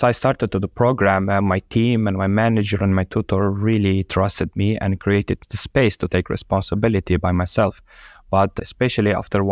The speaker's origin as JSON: {"language": "English", "region": "Istanbul", "country": "Turkey", "tie": "born or raised there", "second_language": "English", "said": "I born and raised in Istanbul, Turkey"}